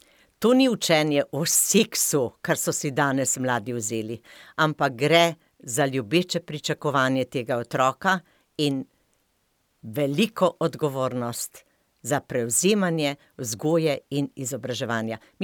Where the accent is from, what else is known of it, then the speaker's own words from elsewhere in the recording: Carinthia, Slovenia; v bistvu jaz prihajam iz Koroške